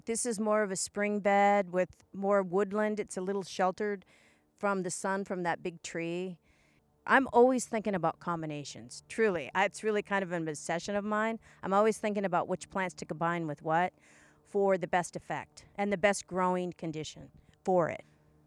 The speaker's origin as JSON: {"language": "English", "region": "Pacific Northwest", "country": "United States", "said": "I'm from the Pacific Northwest and they can grow so many more shrubs and perennials than we can."}